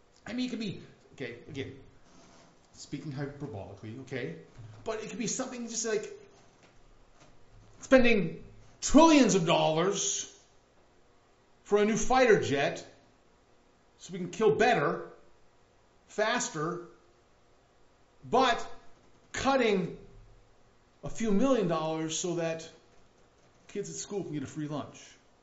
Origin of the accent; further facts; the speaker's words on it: United States; I'm as American as anybody, really. I mean, look at me, blonde hair, blue eyes, 6'3". I'm American, right?